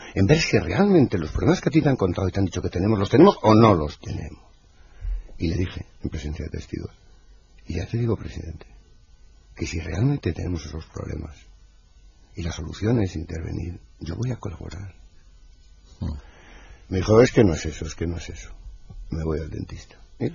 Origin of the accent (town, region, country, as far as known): Spain